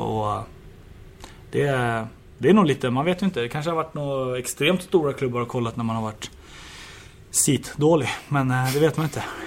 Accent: Stockholm, Stockholm County, Sweden; komma hem till Stockholm och Djurgården och min hemstad.

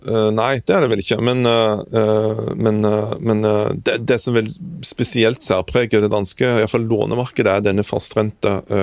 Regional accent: Kvassheim, Rogaland, Norway; på min mor og fars gård hjemme på Kvassheim på Jæren.

